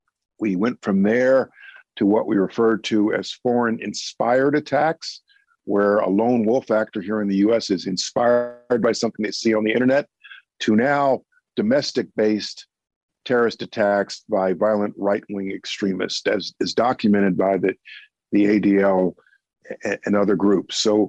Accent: New York, United States; I'm a New Yorker.

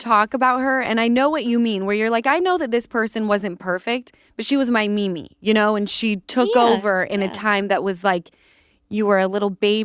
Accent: Utah, United States; Easton and I grew up in Utah, so religion scares me.

